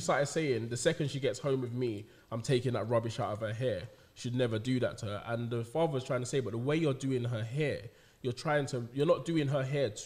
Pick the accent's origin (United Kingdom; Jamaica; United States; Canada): United Kingdom; London; with being black, especially in London, is like, it's unfortunate, but growing up in certain areas, like I grew up on the Isle of Dogs.